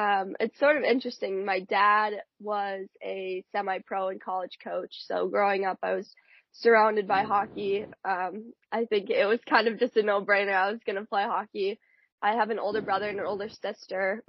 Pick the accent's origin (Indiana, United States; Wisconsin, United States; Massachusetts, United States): Wisconsin, United States; also born or lived in Baton Rouge, Louisiana / Pennsylvania; I was born in Baton Rouge, Louisiana, because my dad was coaching there. And then we ended up moving to Pennsylvania. And then I landed in Wisconsin when I was about 7. So that's sort of home base.